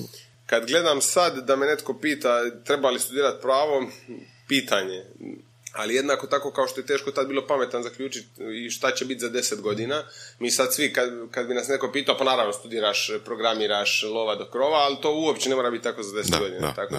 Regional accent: Dubrovnik, Dubrovnik-Neretva County, Croatia; now in Zagreb, Croatia; dakle ja sam iz Dubrovnika, izvorno, mislim, sad sam već u Zagrebu gotovo isto koliko u Dubrovniku

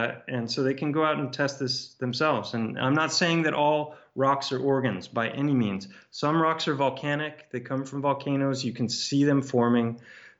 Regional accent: California, United States; I grew up in California, and I went to the University of Santa Barbara

